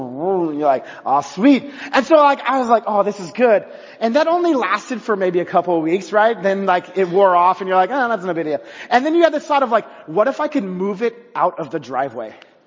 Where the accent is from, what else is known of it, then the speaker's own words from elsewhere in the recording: Texas, United States; Been driving a tractor, been driving a truck. Yes, I'm from Texas.